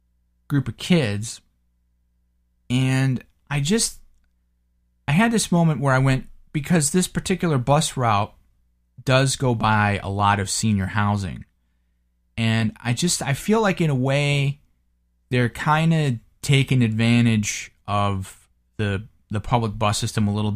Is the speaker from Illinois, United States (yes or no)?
yes; Chicago, Illinois, United States; I mean, I grew up in the Chicago area